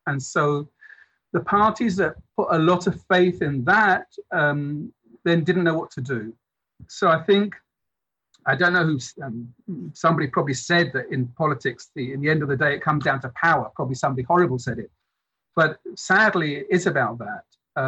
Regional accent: United Kingdom; now in Spain; I grew up in Britain

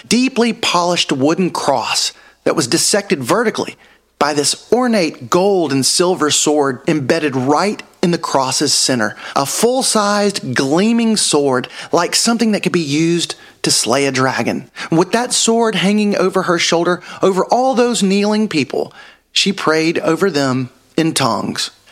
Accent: Alabama, United States; Hey, I'm from South Alabama, the evangelical parts. I'm not scared of y'all one bit.

